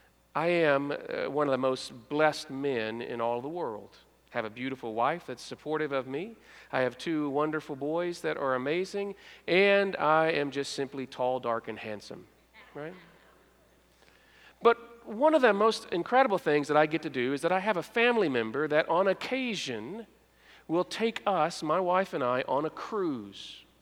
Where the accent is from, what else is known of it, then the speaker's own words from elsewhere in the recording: Arkansas, United States; Now, I'm from South Arkansas.